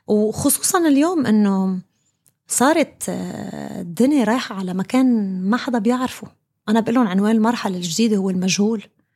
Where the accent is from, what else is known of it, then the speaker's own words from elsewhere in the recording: Lebanon; مثل ما قلت أنت من سوريا أنا من لبنان، وضعنا مش بعيد عن بعض أبدا